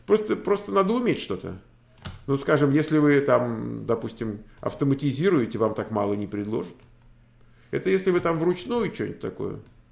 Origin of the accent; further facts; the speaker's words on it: Belarus; Сам я из Беларуси, а он из Калифорнии.